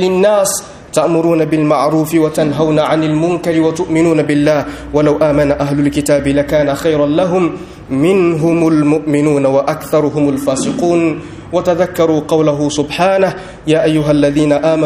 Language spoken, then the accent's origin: Arabic; Niger; بلدنا النيجر الإسلامي